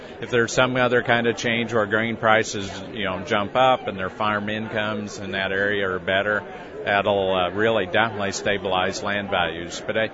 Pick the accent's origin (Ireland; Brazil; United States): United States; Illinois; I grew up and farmed till just about 15 years ago in western Illinois, corn, soybean, wheat